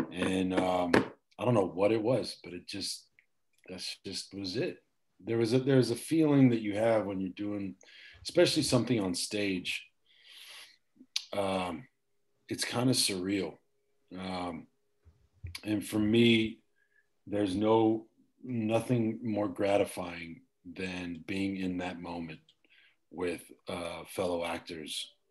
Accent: El Paso, Texas, United States; also born or lived in Austin; Yeah, I'm from Texas. I grew up in a city called El Paso. There's not a lot going on in El Paso, so I got out of there as soon as I could.

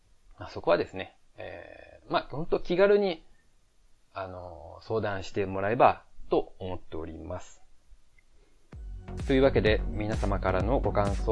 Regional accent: Osaka, Japan; accent: Osaka; もともと大阪出身なんですけれども、まあ、結構その台湾の日本語を話せる方といろいろ喋ってるうちに、まあ、標準語が身についてきたというか、まあ、時々ちょっと大阪弁っぽいイントネー

